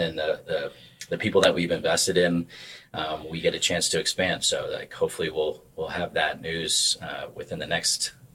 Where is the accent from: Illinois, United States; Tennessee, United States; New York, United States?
New York, United States; I was up north. I grew up in New York.